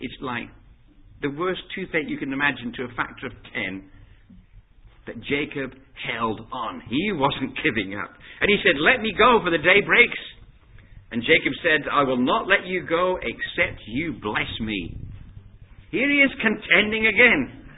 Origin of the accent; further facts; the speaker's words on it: Scotland, United Kingdom; And being Scottish, I'd like to think it was tartan.